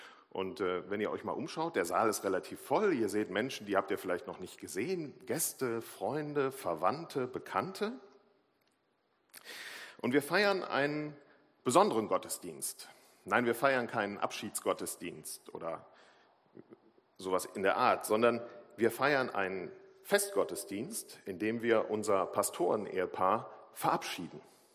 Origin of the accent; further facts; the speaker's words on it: Cologne, North Rhine-Westphalia, Germany; born there; Und ich bin auch in Köln geboren.